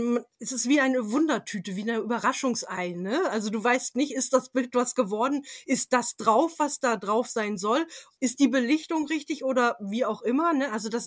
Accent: England, United Kingdom; ich bin zum Teil in England aufgewachsen und hatte dort jede Menge kleine Manors und Castles in der Umgebung.

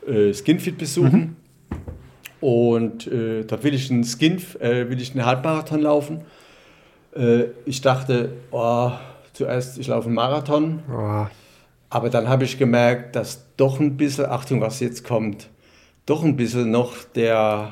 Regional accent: Germany; die haben uns so begrüßt, als 2 Deutsche sind bei Norweger.

